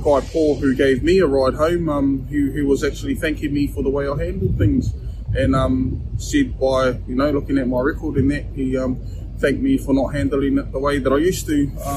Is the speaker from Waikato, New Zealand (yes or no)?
yes; Tokoroa, Waikato, New Zealand; I was raised in Tokoroa. It's just all we know there is being a bushman and a gang member.